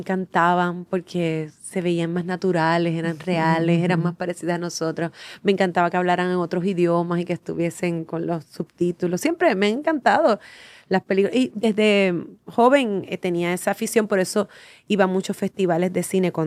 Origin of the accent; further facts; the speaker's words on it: Barranquitas, Puerto Rico; Yo soy de Barranquitas